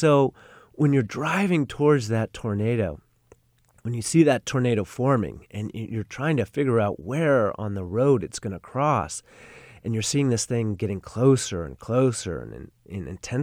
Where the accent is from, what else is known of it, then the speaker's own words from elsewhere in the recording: Los Angeles, California, United States; now in Sonoma, United States; I grew up in Los Angeles, and we've just, my family and I have recently moved to Sonoma.